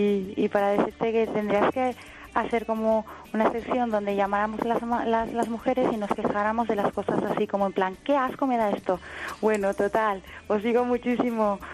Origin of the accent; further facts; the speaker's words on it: Paraguay; Era para felicitar a las madres hoy de Paraguay, que hoy es su día